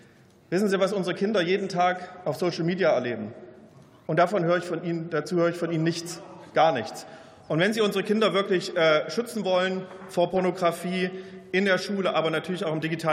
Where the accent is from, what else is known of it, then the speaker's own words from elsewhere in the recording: Thuringia, Germany; Ich komme nicht aus Sachsen-Anhalt, sondern aus Thüringen.